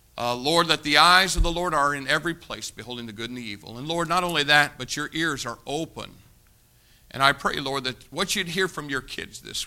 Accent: United States; I'm going to thank God I'm an American

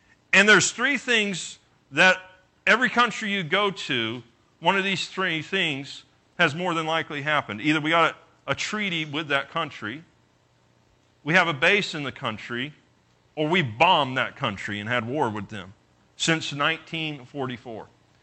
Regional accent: Florida, United States; I came from Podunkville, Florida.

